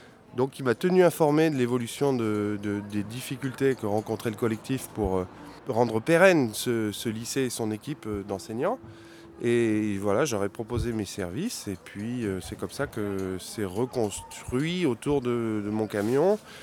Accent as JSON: {"language": "French", "town": "Grenoble", "region": "Auvergne-Rhône-Alpes", "country": "France", "said": "Je suis grenoblois d'origine"}